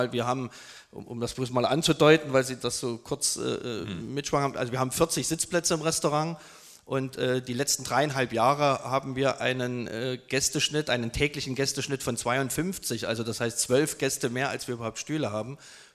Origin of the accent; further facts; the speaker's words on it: Serbia; moved away; also born or lived in Chemnitz, Germany; ich bin zwar in Karl-Marx-Stadt geboren, bin dann mit 14 Tagen, als ich 14 Tage alt war, mit meinen Eltern nach Jugoslawien gegangen, weil mein Vater dort gearbeitet hat.